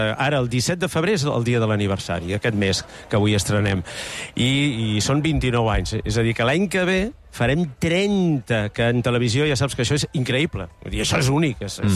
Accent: Sant Feliu de Llobregat, Catalonia, Spain; now in Molins de Rei, Spain; Exacte, sí, jo sóc de Sant Feliu de Llobregat.

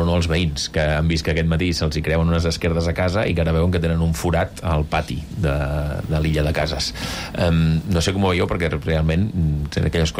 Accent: Barcelona, Catalonia, Spain; Els que tenim una edat i els que, a més, som del Carmel, ràpidament hem tingut la memòria de l'accident

